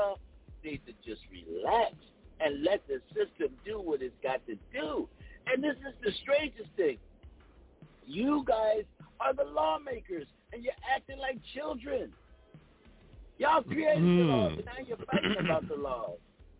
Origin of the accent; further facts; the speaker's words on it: United States; I don't have a party. I am just American.